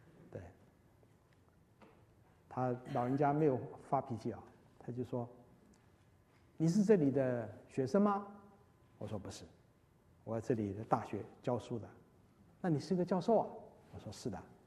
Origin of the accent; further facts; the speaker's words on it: China; 我们中国人叫一甲子的功力，对不对？